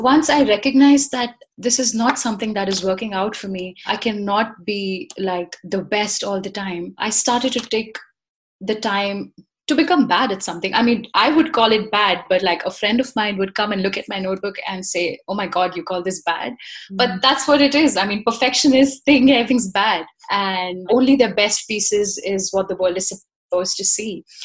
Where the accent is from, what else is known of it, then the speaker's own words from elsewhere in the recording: India; I come from India.